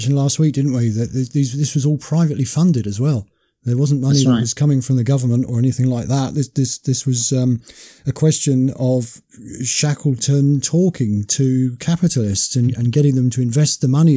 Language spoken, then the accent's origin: English; United Kingdom; You know, as a British man, you know that you've got this blood that's in your veins